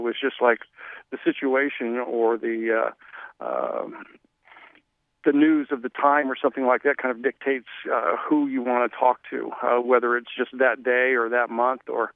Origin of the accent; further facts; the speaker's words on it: Des Moines, Iowa, United States; Well, I grew up here in Des Moines and started at Channel 8 KRNT back then.